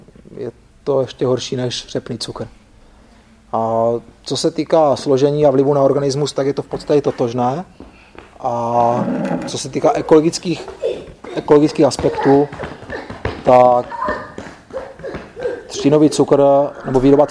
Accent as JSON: {"language": "Czech", "town": "Vsetín", "region": "Zlín Region", "country": "Czechia", "said": "My jsme od Vsetína. My jsme od Vsetína, bydlíme na vesnici na takové polosamotě"}